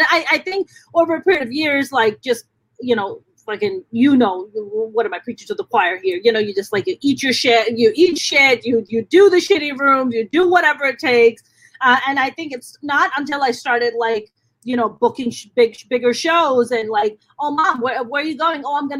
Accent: New York City, New York, United States; cause I grew up in New York City and I used to live in Midtown West and then moved out to Brooklyn and stuff and grew up in New York.

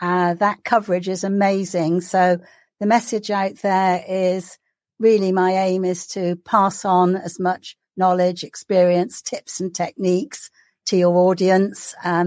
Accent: India; born there; Well, I was born in India, and for the first 7 years of my life, I had no formal education.

